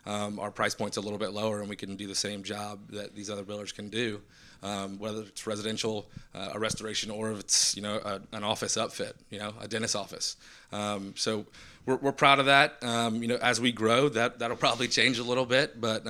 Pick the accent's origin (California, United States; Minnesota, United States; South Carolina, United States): South Carolina, United States; Charleston; We've got a big natural market here, both being born and raised in Charleston.